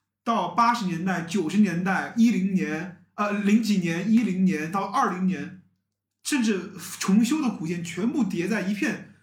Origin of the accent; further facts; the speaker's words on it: Fuzhou, Fujian, China; 是这样，我是福州人，但是我其实对福建的那些小县市去的不多。